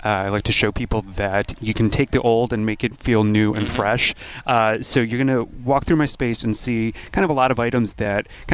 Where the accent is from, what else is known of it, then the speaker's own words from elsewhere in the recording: Buffalo, New York, United States; moved away as an adult; also born or lived in Los Angeles / Minneapolis / Philadelphia; grew up in Buffalo. I left for a couple decades. I had a whole life in the corporate world.